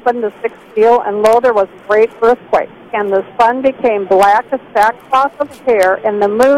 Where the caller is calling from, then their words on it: Fort Worth, Texas, United States; I Fort Worth, Texas.